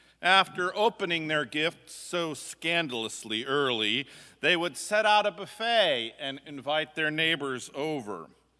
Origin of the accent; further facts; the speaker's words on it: Minnesota, United States; As a child growing up in Minnesota, I remember trudging through the snow on Christmas Eve to visit our neighbors, the Evensons.